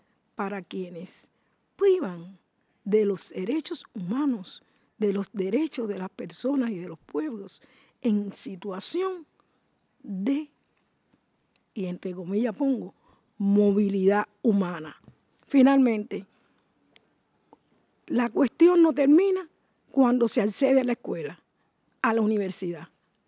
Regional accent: Cuba; como caribeña, como isleña, como cubana, como mujer, el tema de las migraciones, la movilidad internacional y el tráfico de personas atraviesa mi pueblo

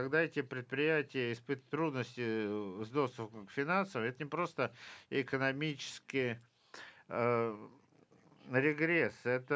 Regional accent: Moldova; Уважаемые господа, я из Молдовы.

